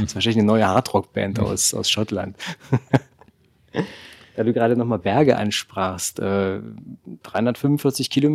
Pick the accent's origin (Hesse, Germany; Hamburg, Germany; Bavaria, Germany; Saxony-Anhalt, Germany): Saxony-Anhalt, Germany; Halberstadt; aber ich komme ja auch hier wirklich aus dem Harz, aus Halberstadt.